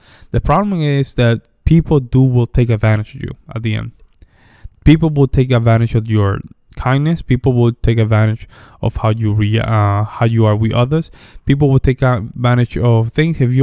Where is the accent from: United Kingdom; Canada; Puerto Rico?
Puerto Rico; listen, I'm from Puerto Rico. And a lot of things that I used to just notice when I was in Puerto Rico